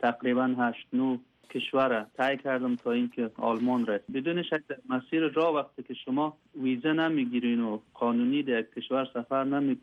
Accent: Afghanistan; moved away; از افغانستان آمدم ایران

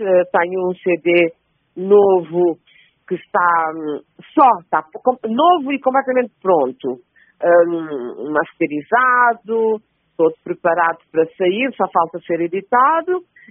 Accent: Boa Vista, Cape Verde; born there; da memória mais preciosa e antiga da ilha onde eu nasci, que é a Boa Vista.

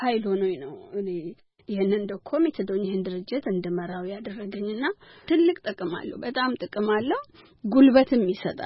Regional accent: Chencha, South Ethiopia, Ethiopia; ጨንቻ ነው ተወልጄ አደኩት መብራት በሌለበት መኪና ብዙ በማይገባበትና ውሃ ከጉርጓድ ነው የምንቀዳ ወንዝ ሄደን ነው የምናጠውና

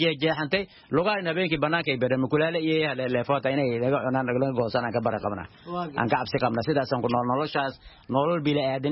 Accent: Dadaab, Garissa County, Kenya; now in Mogadishu, Somalia; Waxaan ka imid harooyinka dhadhaab ee Kenya, gaar ahaan marna Xagardheer ayaa mataqaan ahaan ka imid.

